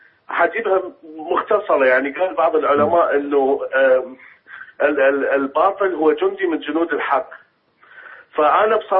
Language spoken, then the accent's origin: Arabic; Iraq; أنا أصلي من العراق. كنت اتصلت قبل فترة أيضا. أنا كنت شيعي قبل 12 سنة